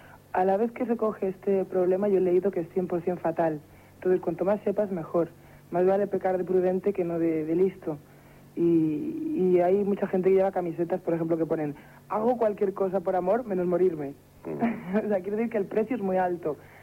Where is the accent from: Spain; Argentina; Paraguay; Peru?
Spain; accent: Spanish from Spain; Me estuvieron ahí hablando con mi acento español de España, todos encantados.